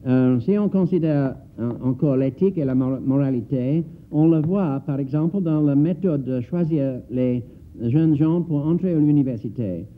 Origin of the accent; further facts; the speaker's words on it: England, United Kingdom; French is a second language; Nous avons chez nous en Angleterre l'expression biological engineering, la technologie biologique.